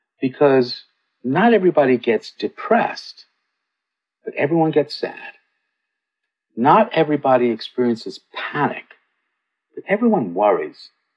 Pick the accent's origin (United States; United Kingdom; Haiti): United Kingdom; England; also born or lived in Cape Town; I was born in Cape Town. I was growing up in England.